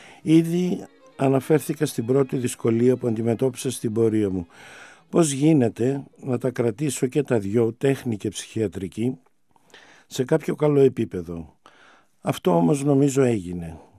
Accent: Thessaloniki, Central Macedonia, Greece; Γεννήθηκα στη Θεσσαλονίκη, μεγάλωσα στην οδό Ίωνος Δραγούμη πάνω από την Εγνατία και αργότερα στην πλατεία δικαστηρίων.

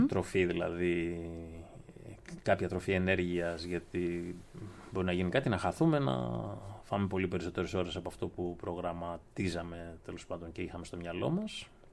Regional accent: Serifos, South Aegean, Greece; είμαι από Σέριφο.

